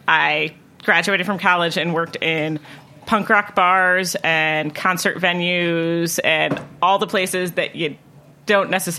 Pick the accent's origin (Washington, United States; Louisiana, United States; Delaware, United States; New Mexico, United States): Louisiana, United States; New Orleans; growing up in New Orleans, if you went to a restaurant, you know, by the time I was 7 years old, if my parents ordered a bottle, my sister and I've got a glass.